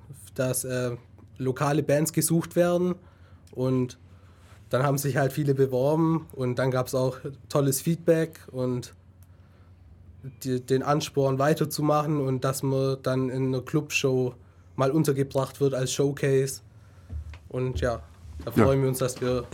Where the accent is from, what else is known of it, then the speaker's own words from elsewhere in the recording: Italy; Ich bin in Ulm geboren und hier auch aufgewachsen. Und ja, ich bin halt Italiener.